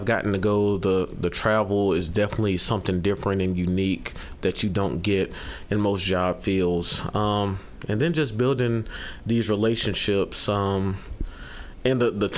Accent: Mauldin, South Carolina, United States; also born or lived in Germany / Anniston, Alabama; I was actually born in Germany. My dad's a military, so I was born in Germany, 1988. We moved to Anniston, Alabama in 1991, so spent 4 years there. And then moved in 1995 to Malden, South Carolina, a little town in Greenville.

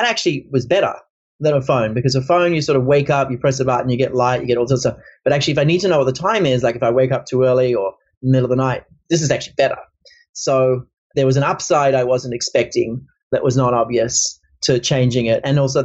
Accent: Australia; I'm originally Australian. I used to fly a lot from Sydney to New York

